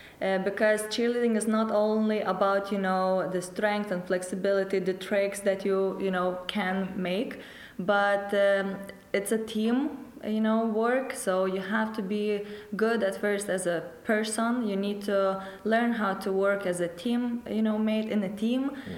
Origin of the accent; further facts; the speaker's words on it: Lithuania; English is a second language; now in Iceland; Where I came from, I'm originally from Lithuania, we are crazy about basketball. So here in Iceland